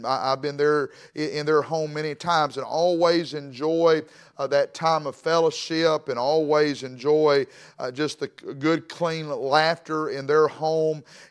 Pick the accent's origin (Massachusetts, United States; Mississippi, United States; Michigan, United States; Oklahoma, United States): Mississippi, United States; And I am from Mississippi, and don't hold that against me.